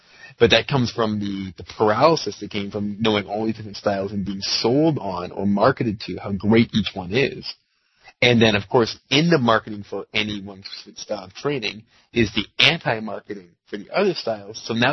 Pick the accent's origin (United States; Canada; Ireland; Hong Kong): Canada; they expected it being a Canadian.